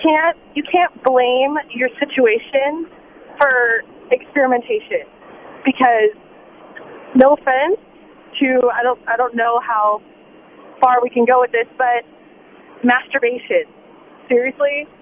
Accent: California, United States; Secondly, born and raised in California, I have many homosexual friends

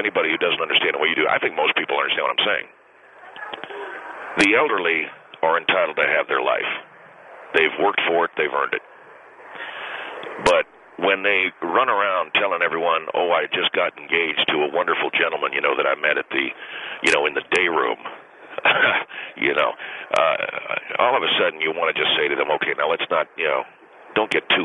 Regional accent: the South, United States; I'm originally from the South, and I've spent an awful lot of time in Louisiana

